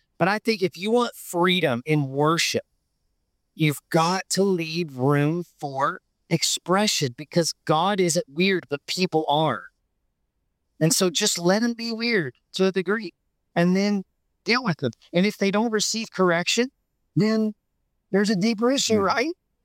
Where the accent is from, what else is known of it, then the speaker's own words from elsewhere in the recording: Appalachia, United States; born there; because I'm like Appalachian born, you know, get whoopings. No whippings, bro. Where I come from is a whooping.